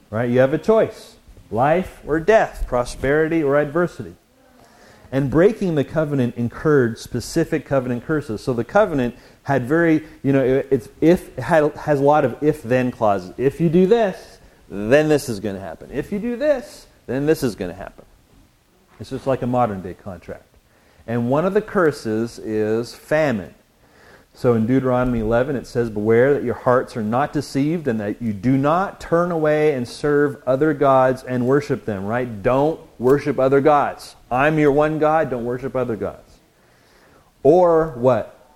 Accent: Canada; I'm from Canada originally, and I have three passports. I have a British passport, a Canadian passport, and an American passport.

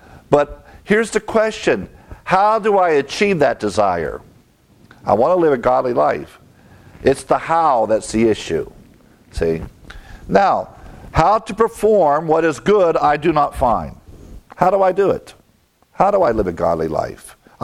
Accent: United States; found out I'm a Brit. But I'm American. I live here.

